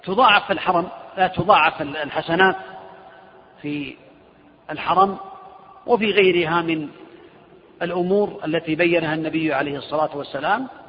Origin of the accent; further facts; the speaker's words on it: Riyadh, Riyadh Province, Saudi Arabia